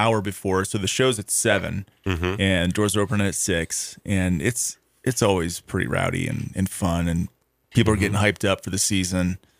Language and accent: English; Ohio, United States; Well, now listen, I was raised in Ohio.